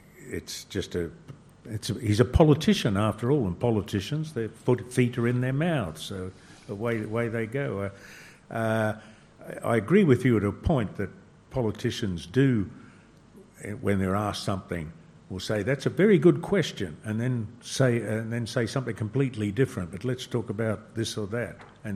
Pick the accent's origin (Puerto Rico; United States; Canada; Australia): Australia; Melbourne, Victoria; we're from Melbourne